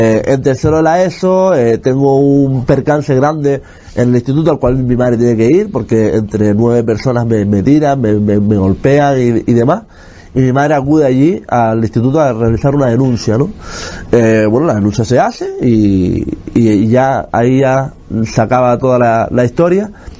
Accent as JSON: {"language": "Spanish", "region": "Canary Islands", "country": "Spain", "tie": "born there", "said": "Bueno, yo nací en Gran Canaria, en el materno infantil de Gran Canaria, un 31 de octubre a las 8 de la tarde."}